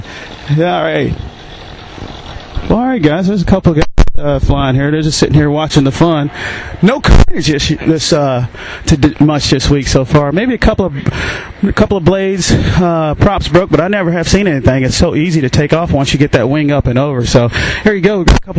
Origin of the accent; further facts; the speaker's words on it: Louisville, Kentucky, United States; Louisville, Kentucky. Kentucky Derby.